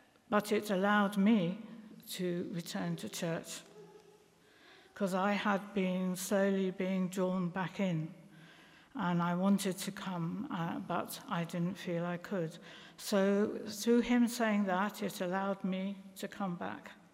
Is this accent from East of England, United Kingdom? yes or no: yes; Bedford, East of England, United Kingdom; I was born and brought up in Bedford, which is just 50 miles away from here.